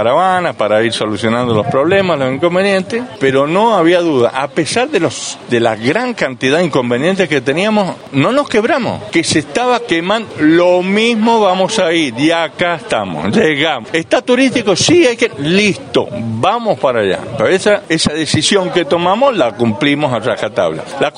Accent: San Juan, Argentina; porque yo soy sanjuanino, soy el presidente de la promoción, pero vivo en San Juan

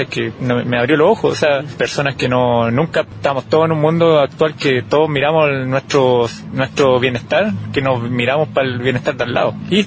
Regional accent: Chillán, Ñuble, Chile; me fui de Chillán a Buenos Aires, 16.000 kilómetros, recorrí la carretera Austral, Perito Moreno, el glaciar, la Torre Paine, Punta Arena, el kilómetro cero, la ruta 40, Ushuaia. Ahora voy de vuelta a mi ciudad.

